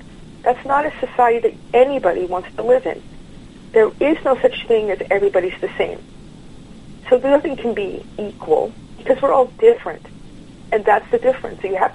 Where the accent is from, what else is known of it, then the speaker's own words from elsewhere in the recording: United States; I'm an American, right? And I'm proud to be an American.